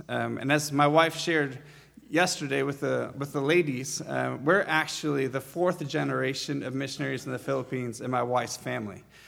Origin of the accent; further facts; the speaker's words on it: Chicago, Illinois, United States; I decided to write one of my old friends, someone I grew up with back in the Chicago area.